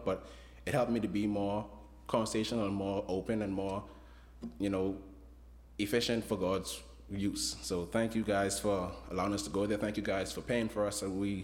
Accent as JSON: {"language": "English", "country": "Bahamas", "said": "I'm from the Bahamas. This is my second year in Bible college"}